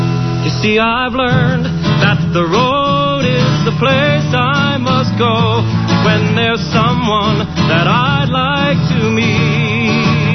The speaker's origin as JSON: {"language": "English", "town": "Maple Shade", "region": "New Jersey", "country": "United States", "tie": "born or raised there", "said": "Anyway, I grew up in Maple Shade, New Jersey."}